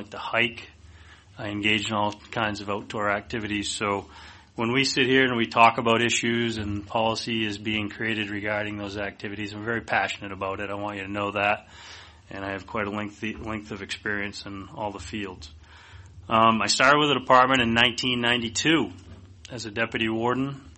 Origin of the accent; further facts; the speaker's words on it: Gray, Maine, United States; We had two gravel pits in Gray. I grew up in Gray.